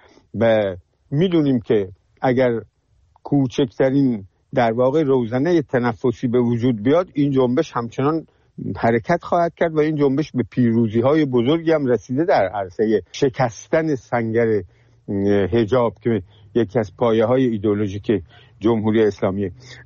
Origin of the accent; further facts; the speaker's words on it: Iran; ما ایرانی هستیم